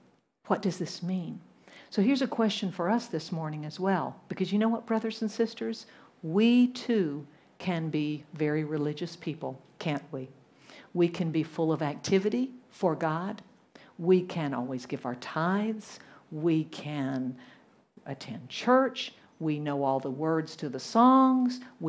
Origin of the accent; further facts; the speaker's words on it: the South, United States; accent: Southern; you know that I'm from the South in the U.S., and you may not be able to tell it, but I can tell you any American would listen to me and they would say, you're a Southerner